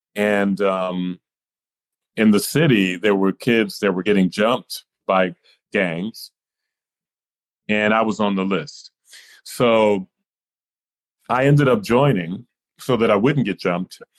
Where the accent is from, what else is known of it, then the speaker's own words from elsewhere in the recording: Flint, Michigan, United States; Yeah, okay. I grew up in Flint, Michigan.